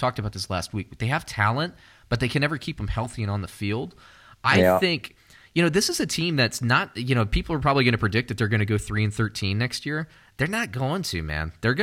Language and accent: English; Florida, United States; I mean, I'm from Central Florida, but for crying out loud, dude.